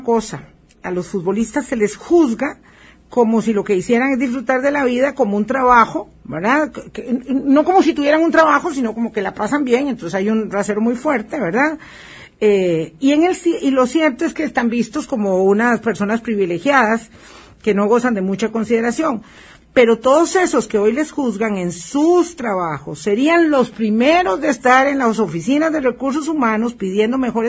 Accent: Costa Rica; es cómo somos nosotros los costarricenses

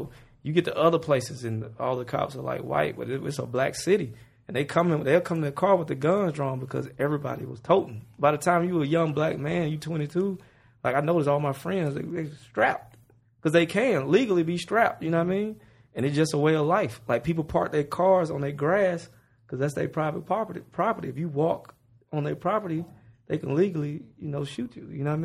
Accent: Clarkston, Georgia, United States; also born or lived in Athens; I grew up in, I was born in Athens, and then I was raised in Atlanta in Clarkston, which is one of the worst cities in Atlanta, you know, but I don't think it's bad.

